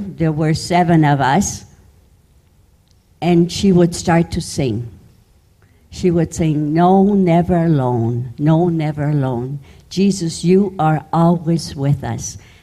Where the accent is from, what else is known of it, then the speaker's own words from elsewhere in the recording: Germany; When we grew up in Germany post-war